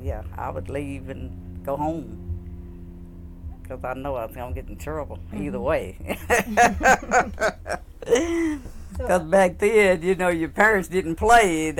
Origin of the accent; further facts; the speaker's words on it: Suwannee, United States; Just growing up in Suwannee, I guess, and the way it was, and it was nice up here. Mm-hmm. Yeah, yeah. Because I was a country girl straight off the farm